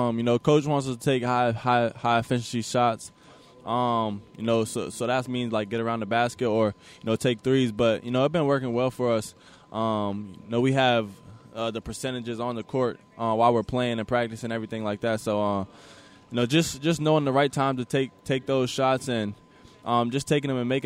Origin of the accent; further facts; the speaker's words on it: Canada; You know, just growing up in Canada